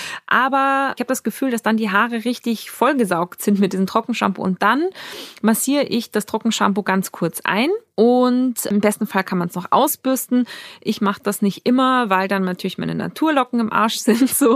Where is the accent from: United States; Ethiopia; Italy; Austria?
Austria; Eine Sprachnachricht aus meiner Heimat. Liebe Grüße, liebe Jacqueline nach Österreich